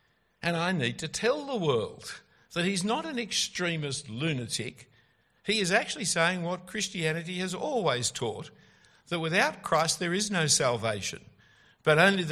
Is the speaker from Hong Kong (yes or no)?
no; Australia; And as an Australian, I like free speech.